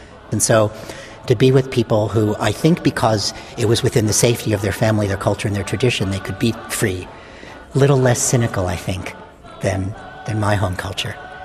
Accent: Minneapolis, Minnesota, United States; I'm from Minneapolis, Minnesota in the United States, and I have flown out to Australia to sing at the first Australian all-day shape note convention.

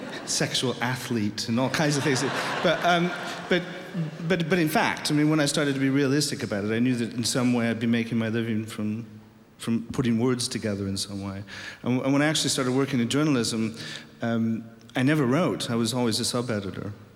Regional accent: Iowa, United States; Well, I grew up in Iowa, and the sense of humor in Iowa was, I think, very English and very British kind of humor.

